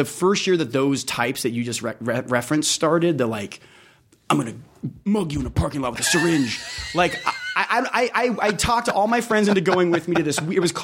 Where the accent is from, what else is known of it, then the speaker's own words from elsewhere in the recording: Las Vegas, Nevada, United States; I'm from Las Vegas, born and raised.